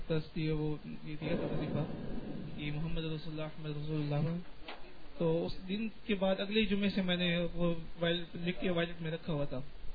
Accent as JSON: {"language": "Urdu", "town": "Multan", "region": "Punjab", "country": "Pakistan", "said": "میں ملتان سے تعلق رکھتا ہوں."}